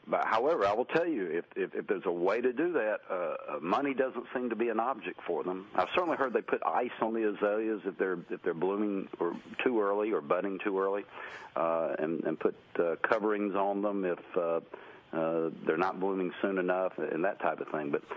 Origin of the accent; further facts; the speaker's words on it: Warner Robins, Georgia, United States; I grew up in Warner Robins, Georgia, so I've been a Braves fan ever since they showed up in Atlanta.